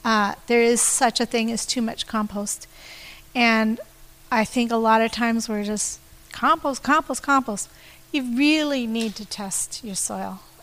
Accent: Canadian Shield, Canada; I grew up on the Canadian Shield. Didn't have to dig far to get rock.

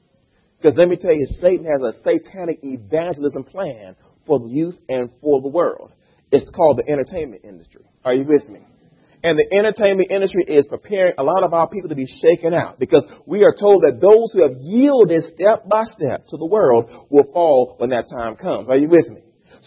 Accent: East Coast, United States; Now, I've been to the West Coast now. I'm from the East Coast, okay?

